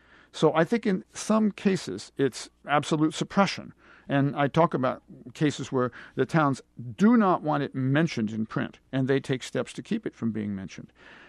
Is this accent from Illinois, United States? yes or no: yes; Decatur, Illinois, United States; And I told him I was from Decatur